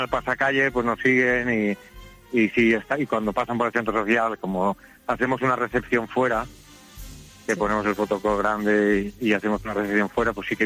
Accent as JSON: {"language": "Spanish", "town": "Dénia", "region": "Valencian Community", "country": "Spain", "said": "los que somos de Denia nos quedaremos a disfrutarlo un ratito"}